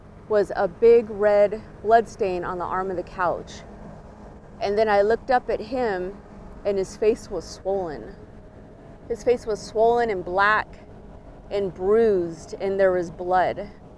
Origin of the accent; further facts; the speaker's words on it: California, United States; So we grew up in Orange County, where Knott's Berry Farm and Disneyland was, and I had pretty much a normal childhood